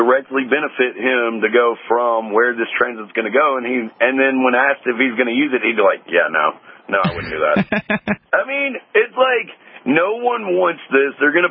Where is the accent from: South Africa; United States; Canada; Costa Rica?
United States; Florida; now in Albuquerque, United States; I'm actually from South Florida, but I've been working in Albuquerque for about a little over a year